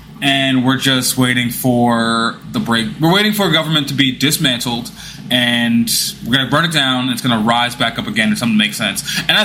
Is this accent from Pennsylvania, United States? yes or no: no; New York City, New York, United States; I grew up in New York City public education.